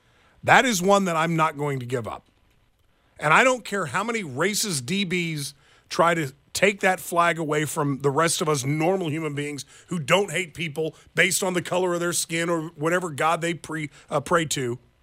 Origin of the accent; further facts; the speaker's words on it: the South, United States; Maybe it's because I grew up mostly in the South.